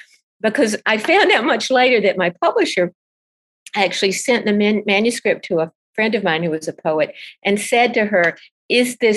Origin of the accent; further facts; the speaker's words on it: Centerville, Alabama, United States; also born or lived in Selma; I was born in Selma because it was the nearest hospital. So it's a conjunction of being born under segregation and being born in what was still really a very rural place, Alabama.